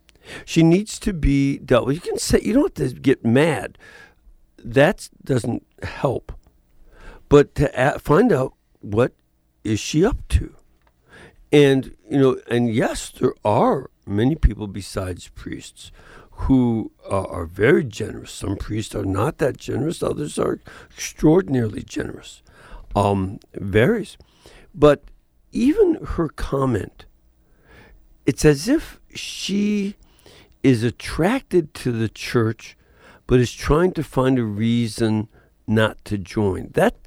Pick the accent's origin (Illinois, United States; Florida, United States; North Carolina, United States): Illinois, United States; Chicago; I'm originally from Chicago. I have a lot of that well ingrained within me.